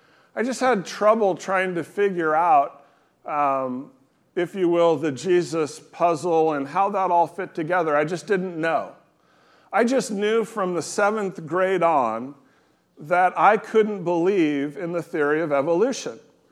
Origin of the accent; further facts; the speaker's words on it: United States; I'm an American, I'm a Christian.